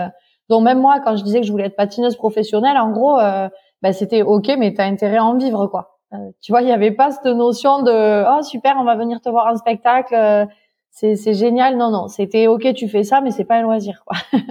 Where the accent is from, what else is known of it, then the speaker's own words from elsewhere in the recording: Font-Romeu, Occitanie, France; Alors, moi, je suis originaire de Font-Romeu.